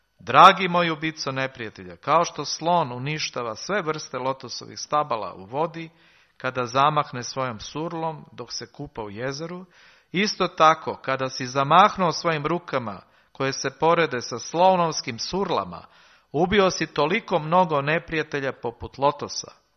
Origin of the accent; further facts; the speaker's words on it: Serbia; Tamo kod nas u Srbiji ima Kosovo.